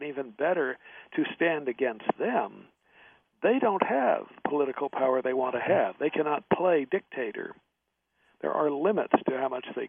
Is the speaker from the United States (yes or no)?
yes; the West, United States; but growing up in the West, here in the United States, a gun was just something you had around all the time.